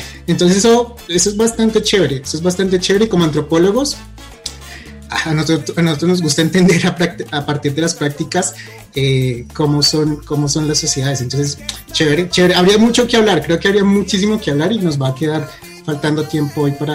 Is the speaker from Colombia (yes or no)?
yes; Colombia; also born or lived in Valle del Cauca, Colombia; siendo latinoamericano, siendo colombiano, claramente es una música que la tenemos cerca, es cercana a nosotros. Digamos que mis primeros 5 años yo los viví en el Valle del Cauca